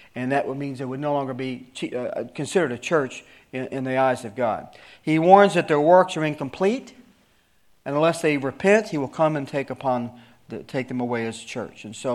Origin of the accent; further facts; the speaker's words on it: the South, United States; I'm from the South. I got to be careful. I got to use big words. Y'all.